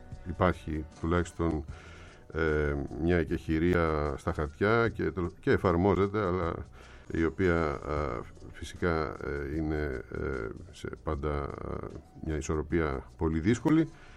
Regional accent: Thessaloniki, Central Macedonia, Greece; Εγώ είμαι Θεσσαλονικιός

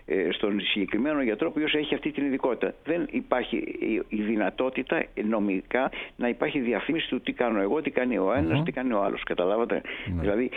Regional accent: Greece; μας αφορά εμάς σαν Έλληνες

